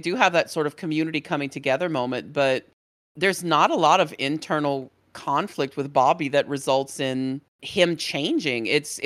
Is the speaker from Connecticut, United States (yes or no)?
no; Louisiana, United States; I won't say unique to Cajun culture, but it's definitely something that we as a people pri